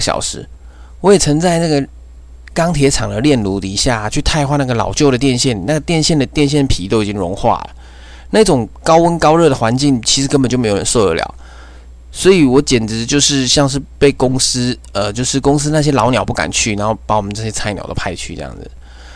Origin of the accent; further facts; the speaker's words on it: Taichung, Taiwan; 我是一名台湾人，我居住在台中